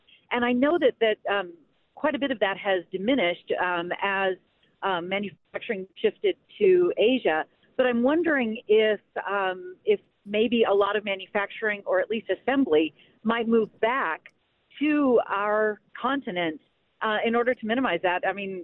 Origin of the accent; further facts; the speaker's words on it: El Paso, Texas, United States; now in Neenah, United States; Hi. I am originally from El Paso, Texas, and when I lived there, there was quite a bit of manufacturing accomplished.